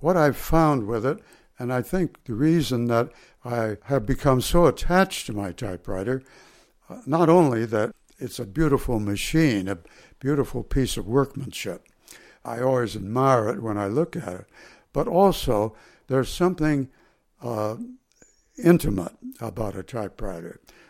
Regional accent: Ohio, United States; to behold a scene more beautiful than snow in my hometown in Ohio.

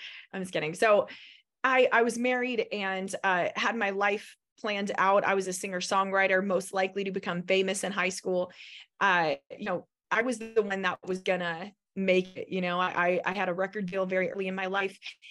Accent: Orlando, Florida, United States; So I found myself back in my hometown of Orlando, Florida, completely lost, no husband, no kids, no career, nothing.

